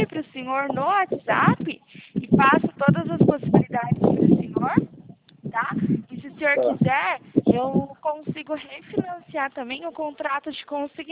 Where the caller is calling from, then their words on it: Itapetininga, São Paulo, Brazil; Eu sou aqui de Itapetininga